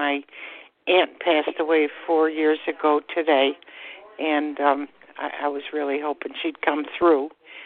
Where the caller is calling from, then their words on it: Florida, United States; also born or lived in Buffalo; I'm calling from Florida. I was first introduced to spiritualism through Lilydale because I lived up in the Buffalo area.